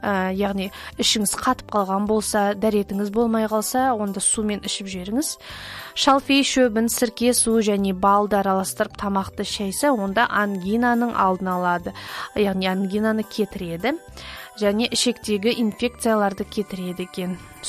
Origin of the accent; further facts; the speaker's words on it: Atyrau, Atyrau Region, Kazakhstan; Мен Атырауда туылып өскенмін. Ал Атырауда болса жайық өзені бар.